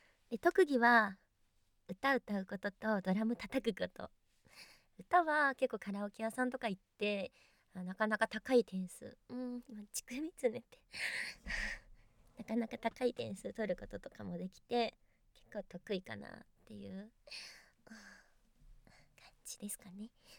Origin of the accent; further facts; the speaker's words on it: Kanagawa, Japan; 出身地は神奈川県です。